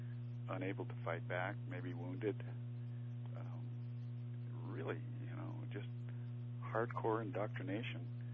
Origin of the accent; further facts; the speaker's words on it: West Coast, United States; And I always wanted to go back to the West Coast somewhere because I was from the West Coast.